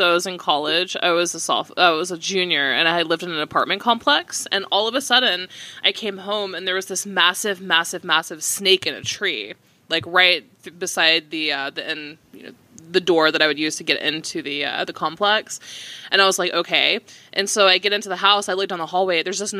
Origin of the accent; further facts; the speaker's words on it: Tennessee, United States; I grew up. I'm from Tennessee. So I grew up with that legend.